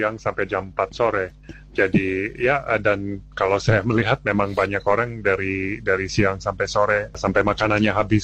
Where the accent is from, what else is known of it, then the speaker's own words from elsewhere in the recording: Australia; Mungkin dari nama saya mungkin tahu saya bukan orang Indonesia, saya orang Australia.